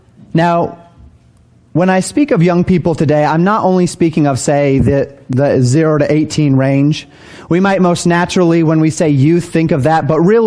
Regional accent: Colorado, United States; I grew up in Colorado, that I used to get when I'd climb one of those mountains.

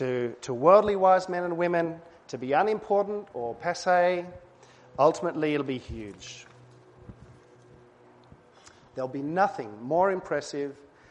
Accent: Vanuatu; Dad used to bake bread in Unmach, where we grew up in Vanuatu

